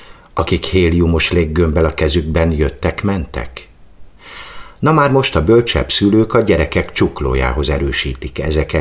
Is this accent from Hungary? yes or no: no; Canada; Már rengeteg ilyen patakon átkelt korábban, ahogyan én is, mivel kanadai vagyok.